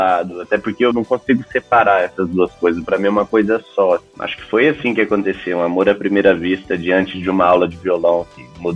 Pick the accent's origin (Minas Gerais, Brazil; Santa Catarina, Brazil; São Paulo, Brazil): Minas Gerais, Brazil; na minha infância, lá na Coab e tal de Minas